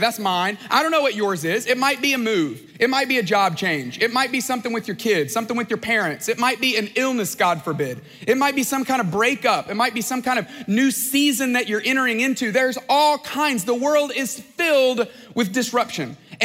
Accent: Alabama, United States; I am from Alabama, and so I came the other way. But that's great. It's a great state, wonderful people.

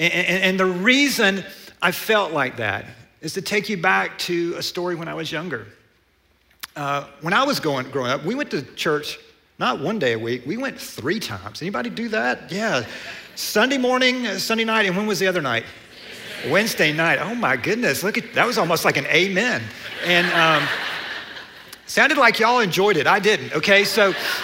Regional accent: Atlanta, Georgia, United States; And I grew up in Atlanta as a sports fan, which is a little bit of a bleak existence

